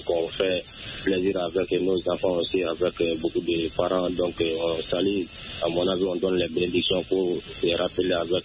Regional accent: Sonikeni, Mali; born or raised there

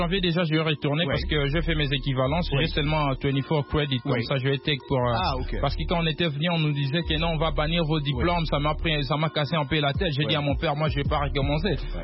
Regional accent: Kinshasa, DR Congo; moved away as an adult; now in United States; Je suis originaire du Congo

